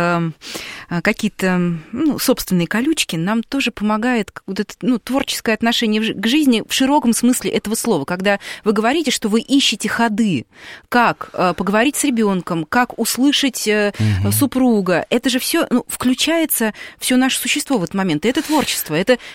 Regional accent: Kaluga Oblast, Russia; вот я же родом из Калужской области.

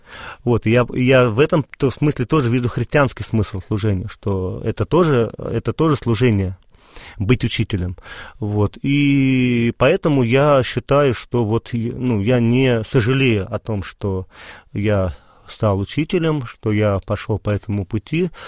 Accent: Volgograd Oblast, Russia; я сам не из Волгограда, сам из области

